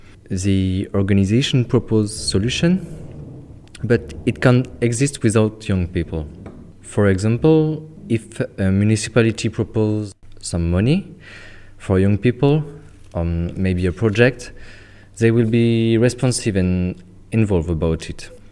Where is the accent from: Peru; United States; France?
France; from France